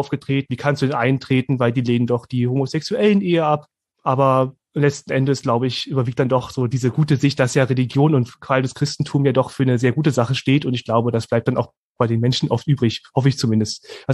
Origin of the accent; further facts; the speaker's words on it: Berlin, Germany; ich bin so atheistisch aufgewachsen, wie man nur atheistisch aufwachsen kann. Ich komme ja aus dem Berliner Stadtteil Hunschenhausen, das ist im Osten von Berlin und traditionell ist dort eigentlich niemand wirklich gläubig